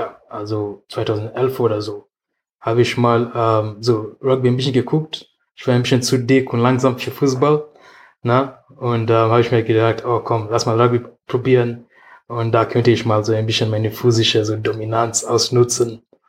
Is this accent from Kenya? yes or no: yes; Nairobi, Kenya; German is a second language; now in Germany; Also, ich komme aus Kenia, von der Hauptstadt Nairobi.